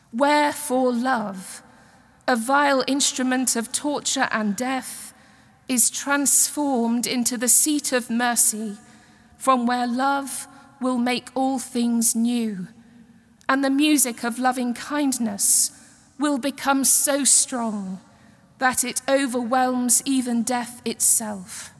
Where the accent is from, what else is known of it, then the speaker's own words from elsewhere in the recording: England, United Kingdom; please note I am English and it is in my DNA to quote William Shakespeare.